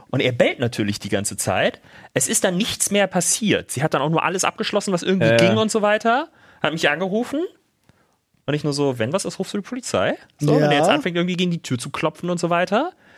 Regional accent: Berlin, Germany; Oder ich komme ja aus Neukölln

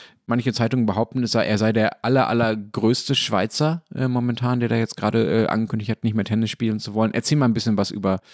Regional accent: Dortmund, North Rhine-Westphalia, Germany; wir waren gerade in Dortmund, in meiner Heimatstadt

